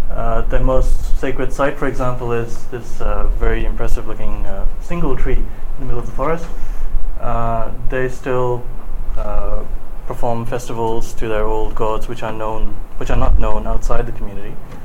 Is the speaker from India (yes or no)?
yes; New Delhi, Delhi, India; now in Australia; my family is from Burma, Rangoon. I grew up in New Delhi, now based in Australia.